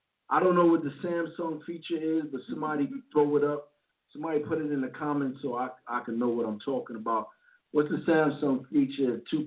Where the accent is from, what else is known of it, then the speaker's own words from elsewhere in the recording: United States; probably get me deported, and I'm American.